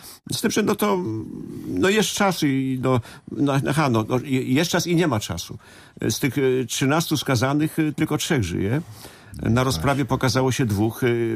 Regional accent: Bydgoszcz, Kuyavian-Pomeranian Voivodeship, Poland; cieszę się jako bydgoszczanin, że właśnie Bydgoszcz może chyba pokazała

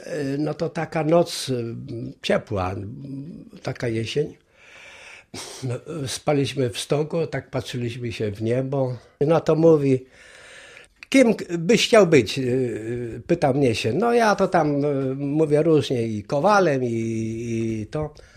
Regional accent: Kuyavian-Pomeranian Voivodeship, Poland; No ja we Francji nie byłem, no to tam Kujawiak taki z krwi i kości.

